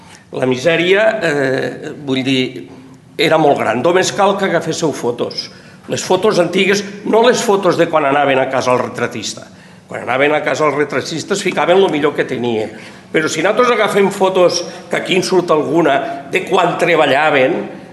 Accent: Tortosa, Catalonia, Spain; perquè, claro, venim de Tortosa, no podíem

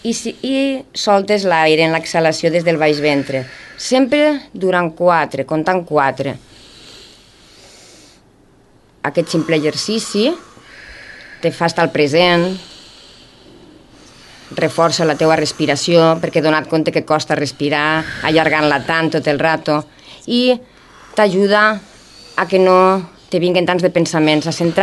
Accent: Tortosa, Catalonia, Spain; Estic casada amb un roquetero, però això tinc el centre aquí, roquetes. Jo sóc de Tortosa.

